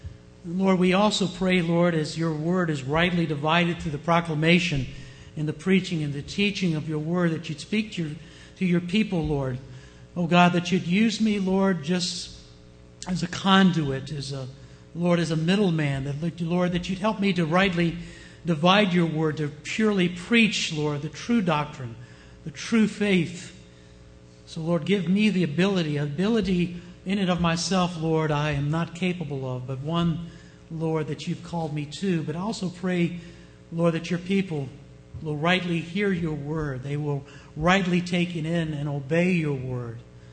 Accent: United States; Why is it that we Americans like the underdogs?

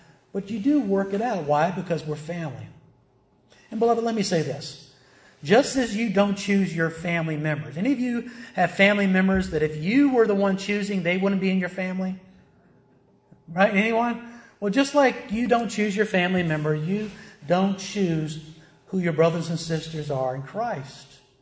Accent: Virginia, United States; I remember when I was pastoring, I'm from Virginia, of course

